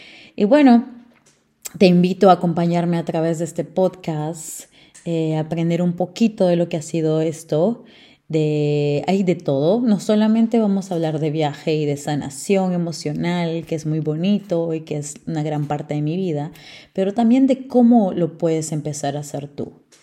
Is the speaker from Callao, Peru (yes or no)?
no; Lima, Peru; tengo 26 años. Nací en el Perú, en la República del Perú. Crecí la mayoría de mi vida en Lima, la capital, la ciudad gris, llamada Panza de Burro también.